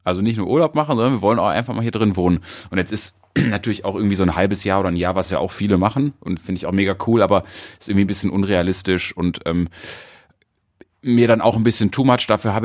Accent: Mülheim, North Rhine-Westphalia, Germany; Ich komme aus Mülheim, bin hier geboren, irgendwie meine wilde Zeit hier verlebt

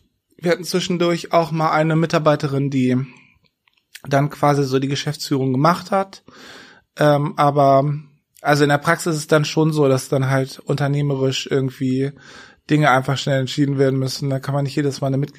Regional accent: Braunschweig, Lower Saxony, Germany; ich komme aus Braunschweig und dachte dann nach dem Studium, es geht irgendwo in die Welt, aber auf gar keinen Fall zurück nach Braunschweig

